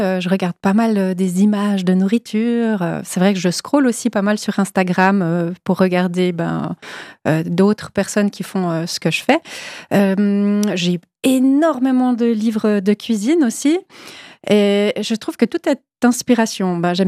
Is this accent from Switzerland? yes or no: yes; Switzerland; des fruits et des légumes qui poussent chez nous en Suisse